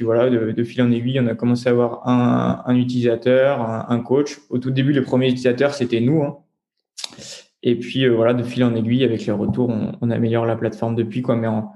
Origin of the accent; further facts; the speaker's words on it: Grenoble, Auvergne-Rhône-Alpes, France; nous on est grenoblois